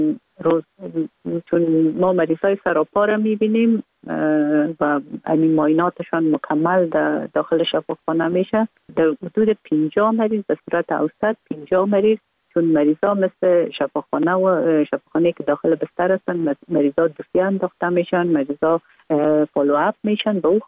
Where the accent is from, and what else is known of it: Kabul, Afghanistan; born or raised there